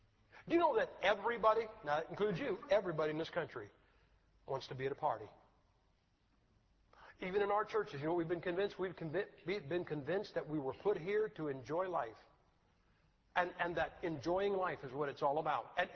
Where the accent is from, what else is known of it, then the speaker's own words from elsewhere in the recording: Ohio, United States; You know, I'm from Ohio. I tell people, you know, I like to see the Buckeyes win.